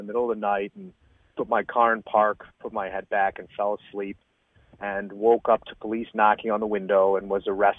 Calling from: Chicago, Illinois, United States; I'm actually in Chicago at the moment.

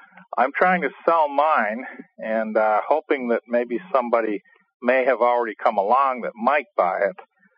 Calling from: Costa Rica; I'm calling from Costa Rica.

